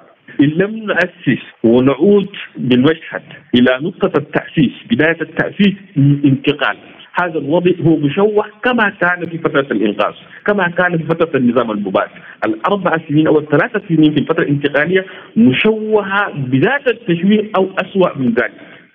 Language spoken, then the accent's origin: Arabic; Sudan; هذا هو الحل الوحيد الذي يمكننا كسودانيين كقوة سياسية كقوة فاعلة أن نذهب بالسودان نحو الاستقرار